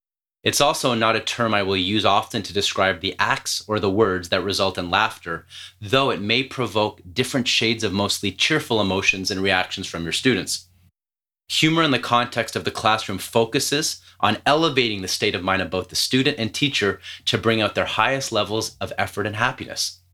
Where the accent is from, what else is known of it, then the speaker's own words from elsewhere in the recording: Toronto, Ontario, Canada; I grew up in the Yonge and Finch area, but my dad grew up in Forest Hill.